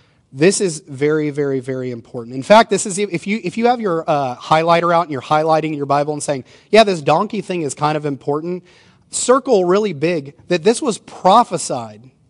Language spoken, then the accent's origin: English; New Orleans, Louisiana, United States; I grew up in New Orleans. Parades are awesome.